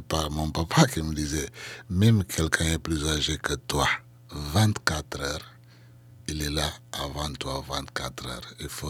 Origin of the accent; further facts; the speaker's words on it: Bolama, Guinea-Bissau; je suis né à Boulama et lui, il est de Boulama. Et je suis grandi en écoutant ses chansons depuis mon enfance.